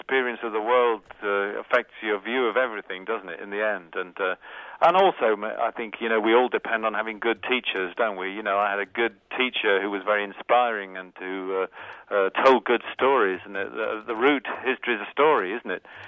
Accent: United Kingdom; I must just say a word about, being British and doing this

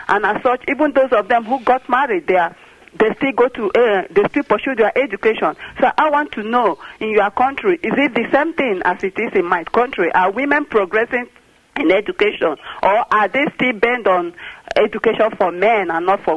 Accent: Nigeria; Before I ask another question, I'm from Nigeria.

